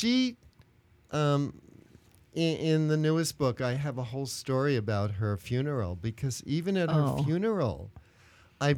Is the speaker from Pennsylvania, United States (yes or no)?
no; New York City, New York, United States; One very concrete, simple one is I came from New York City. We never had a car there, so I never learned to drive.